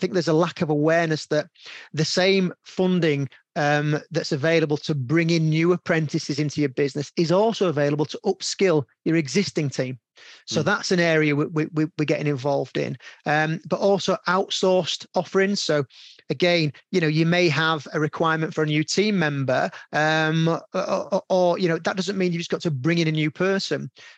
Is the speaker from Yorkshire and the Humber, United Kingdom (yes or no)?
yes; Yorkshire and the Humber, United Kingdom; As a Yorkshireman, we're notoriously tight